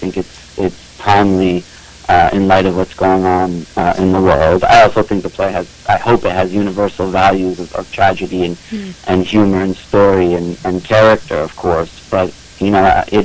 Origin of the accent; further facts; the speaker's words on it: United States; growing up as a Palestinian American, I had to lear